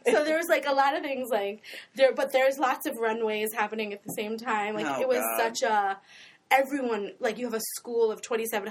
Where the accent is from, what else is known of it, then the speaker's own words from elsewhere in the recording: New York City, New York, United States; We both like did dance and theater as kids growing up in New York City. We grew up in the East Village, so like the theater was on the streets or everywhere.